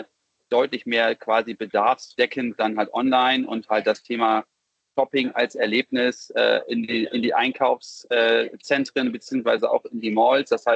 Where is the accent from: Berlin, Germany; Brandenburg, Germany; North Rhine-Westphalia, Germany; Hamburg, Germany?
Hamburg, Germany; Ich bin eigentlich Hamburger Jung, dort groß geworden, aufgewachsen, studiert.